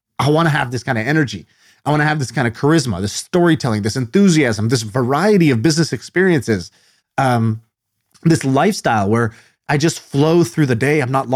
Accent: Indonesia; born or raised there; also born or lived in China

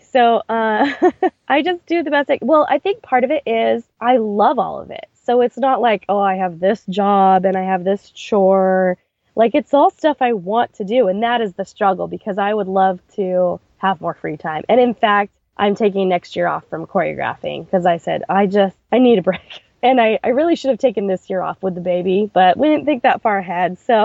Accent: Maine, United States; I grew up in Southern Maine. I went to University of New Hampshire, and there was a theme park nearby that I grew up going to.

